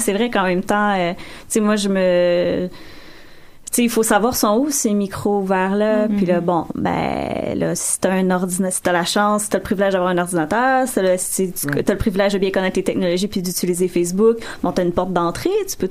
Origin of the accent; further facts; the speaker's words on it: Rimouski, Quebec, Canada; effectivement, il y a des choses qui nous semblent évidentes, qui l'étaient même pas pour moi quand je suis arrivée de Rimouski. Non, je veux dire, j'arrive de Rimouski, moi